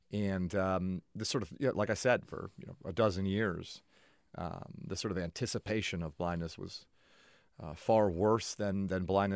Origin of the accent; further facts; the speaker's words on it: Miami, Florida, United States; So I grew up acting in Miami, Florida, my hometown, and probably did somewhere between 100 and 150 commercials growing up.